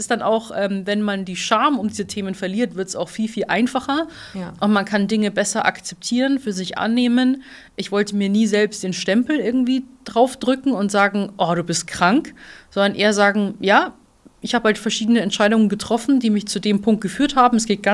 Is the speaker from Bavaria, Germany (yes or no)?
yes; Rosenheim, Bavaria, Germany; now in Berlin, Germany; Berlin ist schon schwieriger als Rosenheim, wo ich herkomme.